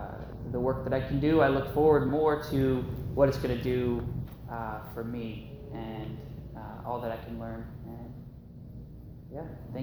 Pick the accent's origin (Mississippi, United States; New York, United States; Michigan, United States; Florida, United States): Florida, United States; I am originally from Florida, all over Florida.